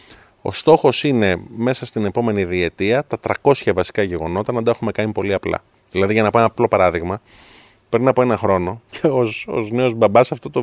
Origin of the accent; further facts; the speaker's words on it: Peloponnese, Greece; Εμένα λόγω επωνύμου όλοι μου λένε ότι είμαι από την Κρήτη, αλλά όλοι είμαστε από τη Μάνη. Και το επώνυμο είναι από την Αρεόπολη.